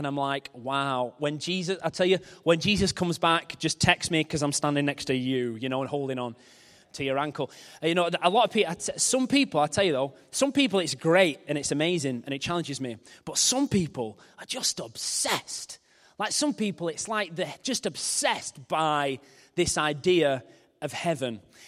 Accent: Billinge, North West England, United Kingdom; born there; I was born in Billinge Hospital before they knocked it down for profit.

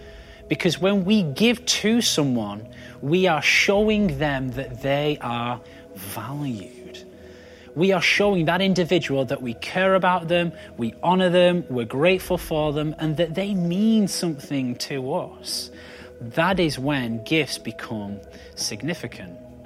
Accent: Wigan, North West England, United Kingdom; Don't be angry, I'm from Wigan too, okay?

